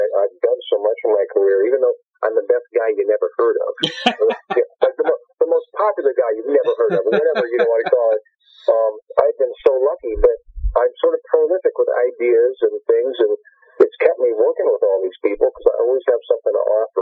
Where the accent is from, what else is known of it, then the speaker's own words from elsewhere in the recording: Boston, Massachusetts, United States; And since I worked with Gary Peel, I'm from Boston, used to be Sammy's interpreter